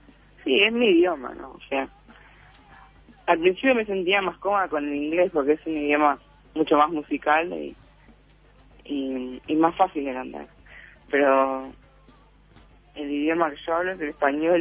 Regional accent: Montevideo, Uruguay; also born or lived in Argentina / Mexico; Nací en Argentina, pero al poquito tiempo me fui a vivir a México. Y después, en el año 95 me vine a Uruguay.

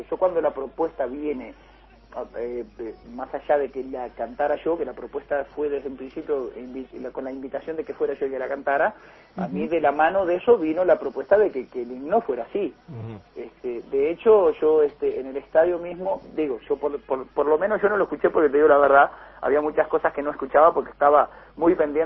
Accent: Uruguay; yo soy un ciudadano uruguayo, soy un cantor uruguayo

